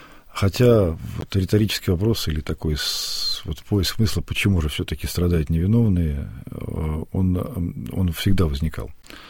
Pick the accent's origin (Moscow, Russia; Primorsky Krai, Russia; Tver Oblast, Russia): Primorsky Krai, Russia; Vladivostok; я приехал там из Владивостока